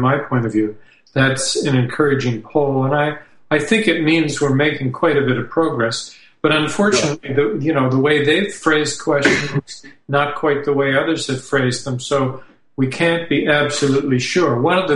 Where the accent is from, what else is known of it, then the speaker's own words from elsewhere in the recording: Canada; a journalist who lives quite near my hometown, my home city in Canada